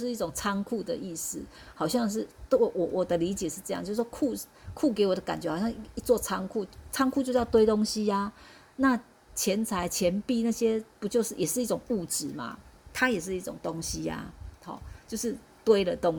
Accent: central Taiwan, Taiwan; now in Taipei, Taiwan; 那时候我刚上来台北，因为我其实我是中部人，好，我从中部搬上，就是搬上来这样子。然后那时候我在读台中商专的空专，好，那时候我年纪还很轻嘛

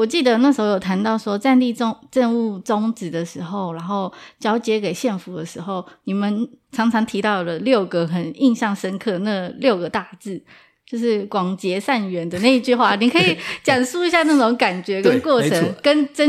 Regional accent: Matsu, Lienchiang County, Taiwan; 因为我是1989年出生嘛，那我出生到我可能大学回来所看到的所有的建设

